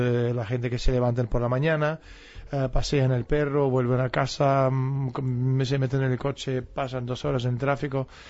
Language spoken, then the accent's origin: Spanish; Russia; Spanish is a second language; now in Spain; yo soy patriota ruso